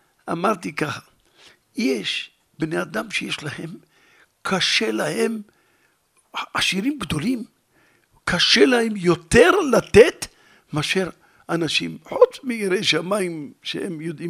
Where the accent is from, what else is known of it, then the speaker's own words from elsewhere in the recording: Jerusalem, Jerusalem District, Israel; בקיצור, אני מירושלים, וזה.